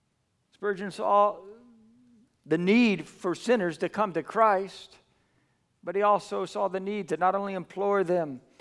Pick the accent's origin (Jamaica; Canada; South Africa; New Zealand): New Zealand; also born or lived in California, United States; I came from California, but most of you know I was just 5 years old when I came to New Zealand. So I'm more Kiwi than Californian, but all my family is Californian.